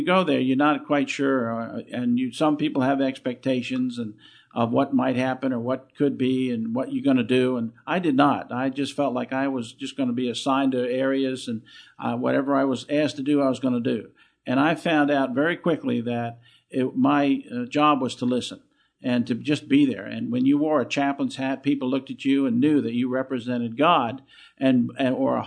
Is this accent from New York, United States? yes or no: yes; Long Island, New York, United States; born there; So, I was born in Long Island.